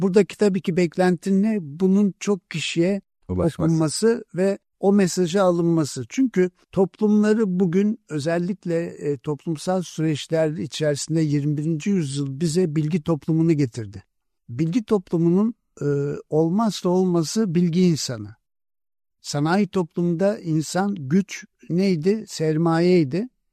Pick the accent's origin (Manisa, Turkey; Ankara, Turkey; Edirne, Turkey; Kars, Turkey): Edirne, Turkey; Yani gerçekten biz Edirneliler olarak böylesi tarihi kokan ve şehitlerimizin kanlarıyla sulanmış topraklarda yaşıyoruz.